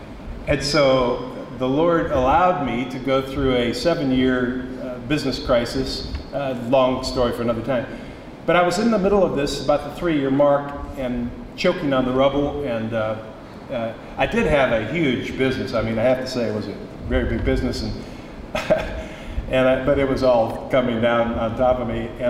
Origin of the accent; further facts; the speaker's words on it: United States; born there; I was born in America. I had no reason to think I wasn't.